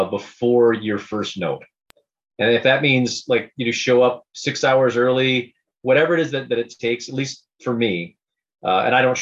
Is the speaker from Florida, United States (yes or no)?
no; Michigan, United States; also born or lived in Ann Arbor; as just a Southeast Michigan guy. I mean, I grew up north, but when I really started hitting it hard, I was from Ann Arbor and using that as home base.